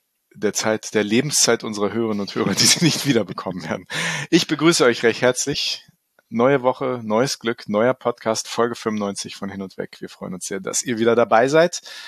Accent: Northern Germany, Germany; Ich bin Norddeutscher.

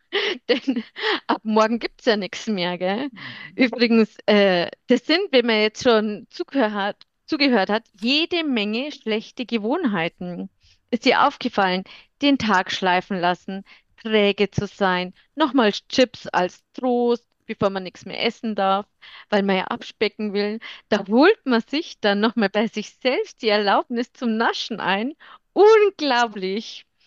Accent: Munich, Bavaria, Germany; born there; bin 57, gebürtige Münchnerin, der Liebe wegen nach Franken verschleppt, sagt meine Freundin.

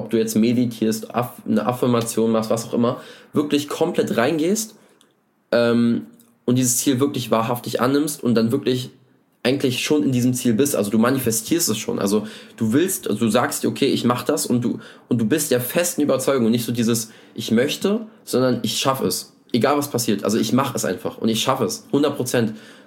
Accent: Brandenburg, Germany; ich komme aus der Nähe von Berlin

